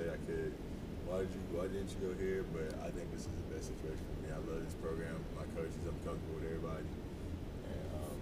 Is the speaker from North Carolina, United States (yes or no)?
yes; North Carolina, United States; Maybe because I was at home. I'm from North Carolina, so like, I felt like I was right at home.